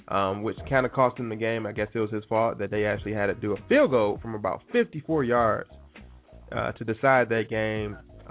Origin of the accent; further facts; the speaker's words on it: Detroit, Michigan, United States; But, you know, I'm from Detroit.